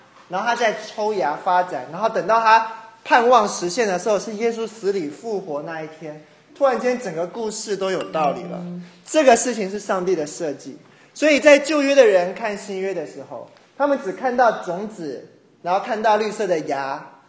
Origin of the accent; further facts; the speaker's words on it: China; 原来像我们是中国人，我们不是犹太人